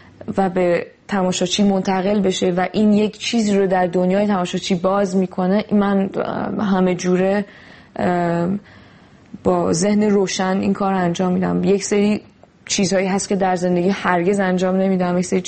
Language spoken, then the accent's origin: Persian; Iran; moved away as an adult; من وقتی که از ایران اومدم بیرون سینما رو بسیده بودم، گوشته بودم کنار